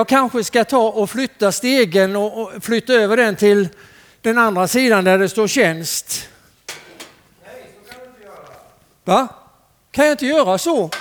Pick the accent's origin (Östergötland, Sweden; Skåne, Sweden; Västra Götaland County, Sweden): Skåne, Sweden; Jag växte upp i norra Skåne och gymnasiet åkte vi över gränsen till Småland och gick i gymnasiet i Älmhult. Och det var väldigt noga vilken sida gränsen man hade kommit. Så jag höll länge på att jag var skåning.